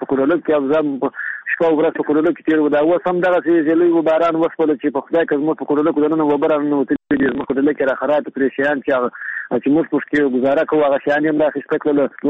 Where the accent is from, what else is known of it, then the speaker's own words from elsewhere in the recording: Afghanistan; موږ د افغانستان یو